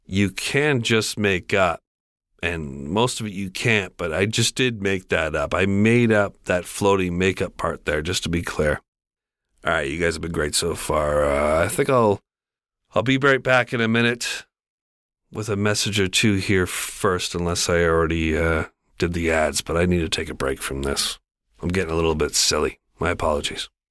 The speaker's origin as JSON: {"language": "English", "town": "Whitby", "region": "Ontario", "country": "Canada", "tie": "born or raised there", "said": "I grew up in that area. My hometown of Whitby, Ontario, is named after a place called Whitby over there as well."}